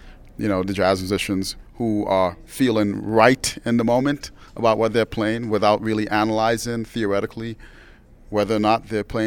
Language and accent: English; New York City, New York, United States; So, I grew up in New York City, started playing and hanging out in the jazz clubs from the time I was 15 years old.